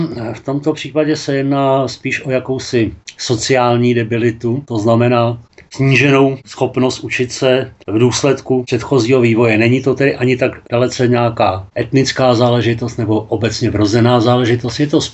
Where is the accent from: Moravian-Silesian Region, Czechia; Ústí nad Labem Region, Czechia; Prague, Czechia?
Ústí nad Labem Region, Czechia; Most; Já jsem rodilý Mostečák